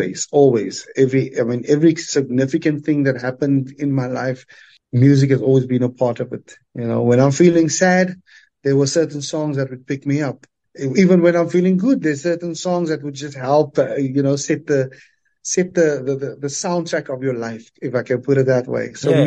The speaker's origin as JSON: {"language": "English", "town": "Cape Town", "region": "Western Cape", "country": "South Africa", "tie": "born or raised there", "said": "Cape Town, Cape Flats, growing up in the Cape Flats, every school had the doo-wop groups and things like that."}